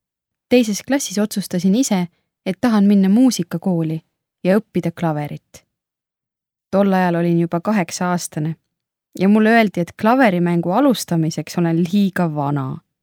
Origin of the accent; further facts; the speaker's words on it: Keila, Harju County, Estonia; ja pärit Keilast.